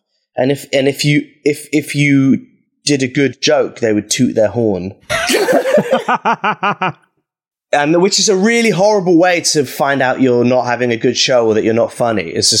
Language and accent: English; Norwich, East of England, United Kingdom; Well, I grew up in Norwich